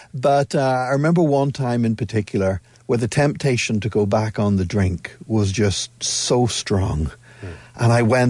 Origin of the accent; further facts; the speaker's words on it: Belfast, Northern Ireland, United Kingdom; now in Drogheda, Ireland; I'm originally from Belfast in the north, but I've been living just outside Drogheda now for over 25 years.